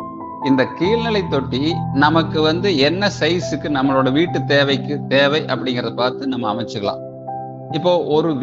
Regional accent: Paramathi, Tamil Nadu, India; எனது சொந்த ஊர் கரூர் டிஸ்ட்ரிக்டை சார்ந்த கா பரமத்தி என்பதாகும்.

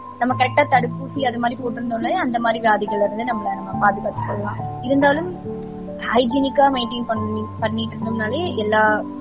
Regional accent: Krishnagiri, Tamil Nadu, India; என்னோட சொந்த ஊர் வந்து கிருஷ்ணகிரி.

